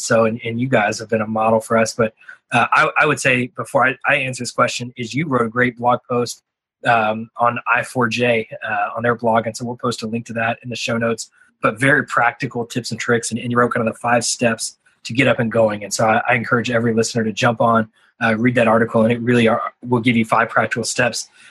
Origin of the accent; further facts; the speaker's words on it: New York, United States; And as a New Yorker, and I don't really know anything about New York